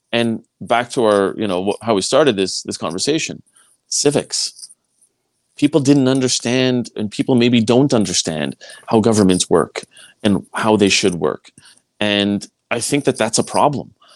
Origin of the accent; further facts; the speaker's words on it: Quebec, Canada; I came from Quebec.